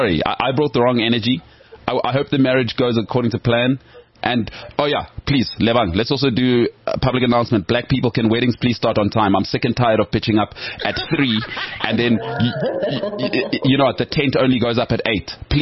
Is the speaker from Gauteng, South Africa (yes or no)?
yes; Sandton, Gauteng, South Africa; I grew up in Sandton